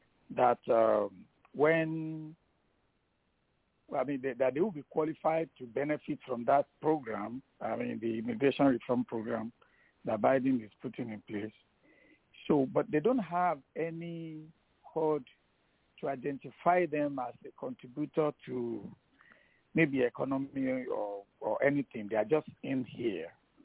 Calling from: Indiana, United States; I'm calling from Indiana.

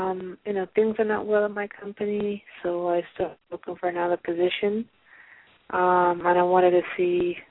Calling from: New Jersey, United States; I'm calling from New Jersey.

